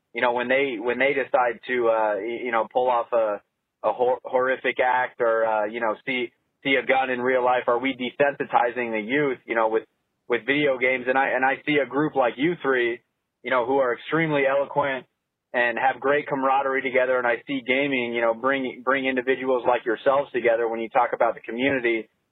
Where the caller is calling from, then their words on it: San Diego, California, United States; I'm calling you from San Diego, California.